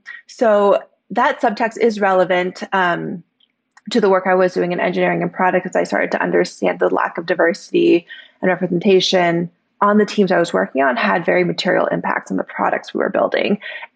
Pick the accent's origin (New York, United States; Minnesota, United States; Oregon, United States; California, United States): California, United States; Mountain View; Yeah, so I had a very Silicon Valley upbringing. I grew up in the Bay Area, went to school in Mountain View.